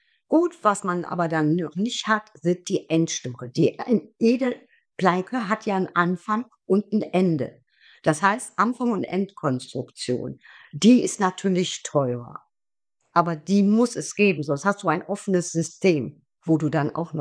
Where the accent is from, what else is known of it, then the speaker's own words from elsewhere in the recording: Rhineland, Germany; ich bin Rheinländerin, ich rede frei Schnüss.